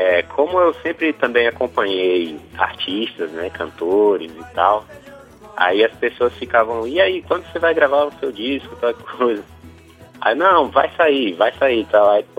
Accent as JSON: {"language": "Portuguese", "town": "Santa Luzia", "region": "Bahia", "country": "Brazil", "tie": "born or raised there", "moved": "as an adult", "lives_now": "Brasília, Brazil", "said": "eu sou baiano, né? Natural de Santa Luzia, interior da Bahia, região cacaueira ali, região próxima a Ilhéus, né? Litoral da Bahia. E já vivo em Brasília já há 11 anos, completou agora."}